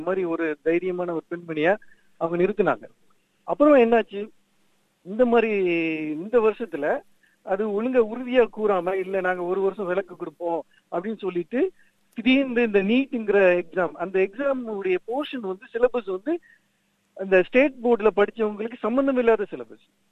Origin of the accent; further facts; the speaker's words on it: Tamil Nadu, India; born there; நான் வந்து இந்தியால வந்து தமிழ்நாட்டுல வந்து ஒரு சிறிய கிராமத்துல தான் பிறந்தேன்.